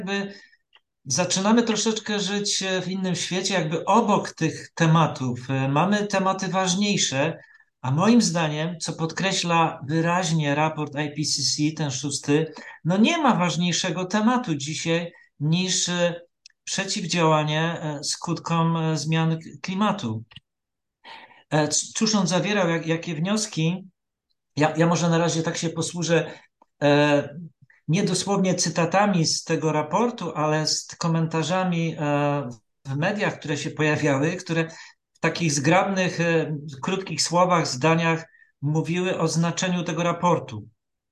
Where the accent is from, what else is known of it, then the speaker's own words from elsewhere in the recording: Silesian Voivodeship, Poland; że jestem Europejczykiem, że jestem Polakiem czy że jestem Ślązakiem.